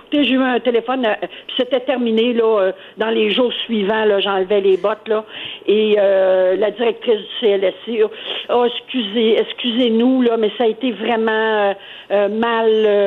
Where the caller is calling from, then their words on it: Montreal, Quebec, Canada; Moi, écoutez, je suis de Montréal.